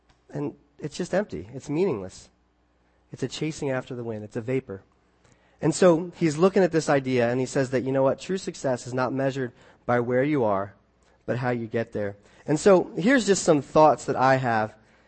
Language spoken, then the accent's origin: English; United States; I mean, I'm an American. I deserve to have two bathrooms in my house.